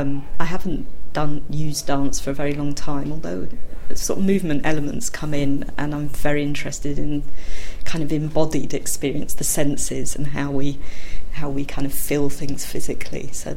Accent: London, United Kingdom; also born or lived in Nottingham; I grew up in London. I moved to Nottingham when I was 18 for university and stayed for 26 years and sort of half moved back to London quite recently

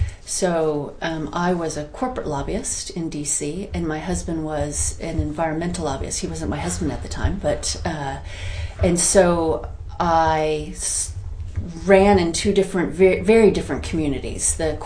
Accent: Redondo Beach, California, United States; moved away; also born or lived in Washington, D.C.; I'm born and raised in Redondo Beach, California, in Los Angeles. Immigrated from here, from Washington, D.C. Lived for 10 years in Washington, D.C. and immigrated from D.C. to here.

